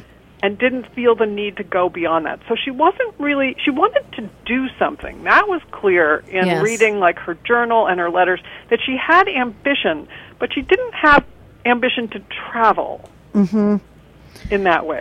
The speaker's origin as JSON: {"language": "English", "country": "United States", "said": "which at least for me as an American is like my sort of image, my internal image of what the English countryside looks like"}